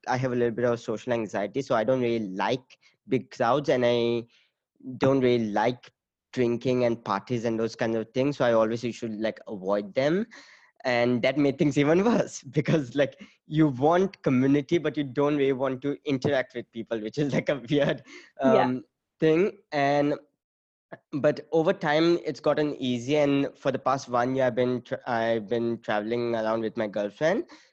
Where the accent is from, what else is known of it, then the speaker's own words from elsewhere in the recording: Goa, India; I grew up in Goa, and Goa is very good during certain part of the year